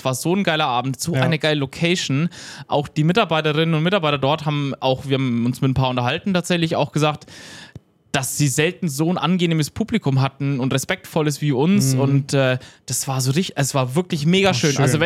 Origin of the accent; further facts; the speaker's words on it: Hamburg, Germany; weil ich stolz bin, Hamburger zu sein